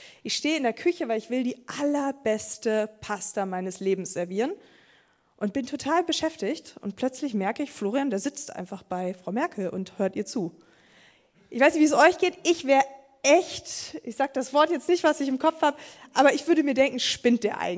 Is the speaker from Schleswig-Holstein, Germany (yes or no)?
no; Hanover, Lower Saxony, Germany; also born or lived in United States; Jetzt komme ich aus Hannover, aber ich würde mal sagen, wir alle hier in Norddeutschland sprechen auch noch sehr reines Hochdeutsch.